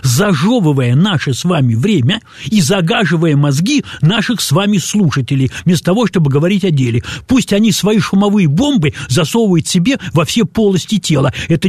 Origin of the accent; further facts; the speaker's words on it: Far East, Russia; also born or lived in Zabaykalsky Krai; я вырос на Дальнем Востоке и в Забайкалье